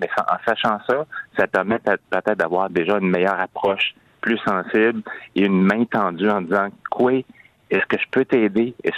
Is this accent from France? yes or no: no; Quebec, Canada; Je viens de la région de la Côte-Nord, donc de Baie-Comeau, de Sept-Îles